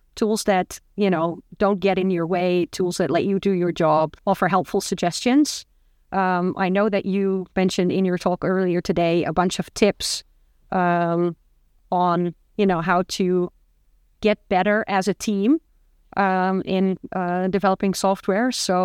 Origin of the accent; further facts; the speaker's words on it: Netherlands; I'm from the Netherlands.